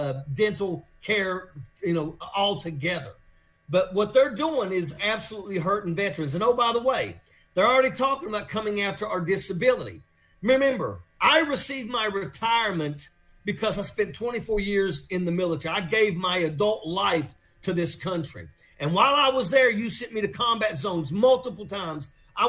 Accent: West Virginia, United States; Now, I come from West Virginia

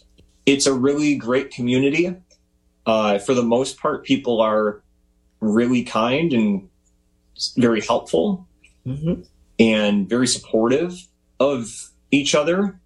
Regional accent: Greenfield, Wisconsin, United States; Growing up, Greenfield is my hometown.

